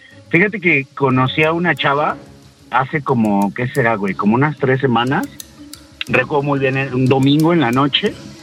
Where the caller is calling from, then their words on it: Apatlaco, Mexico City, Mexico; Apatlaco, capital del mundo, Diablito, ya sabes.